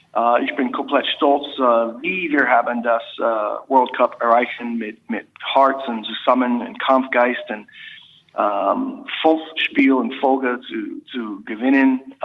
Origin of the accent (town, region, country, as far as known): United States; German is a second language; now in Hamburg, Germany